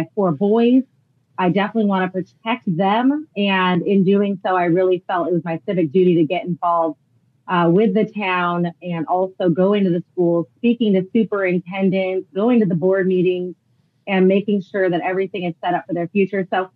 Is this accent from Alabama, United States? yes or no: no; California, United States; I go all over the country and people find out I'm from California.